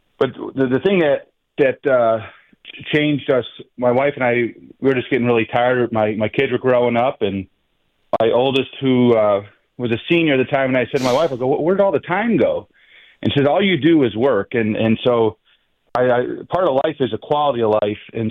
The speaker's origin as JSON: {"language": "English", "region": "Illinois", "country": "United States", "tie": "born or raised there", "lives_now": "Arizona, United States", "said": "I moved here 11 years ago from Illinois and, you know, born and raised out there."}